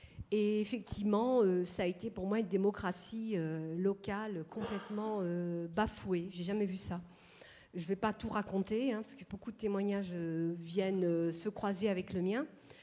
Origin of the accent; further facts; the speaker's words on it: Strasbourg, Grand Est, France; moi je suis de Strasbourg-Centre